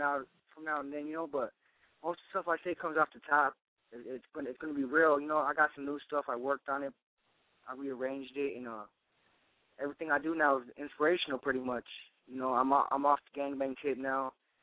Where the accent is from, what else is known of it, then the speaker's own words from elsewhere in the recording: Riverside, California, United States; Shit, I'm born and raised in Riverside, you know, on the south side.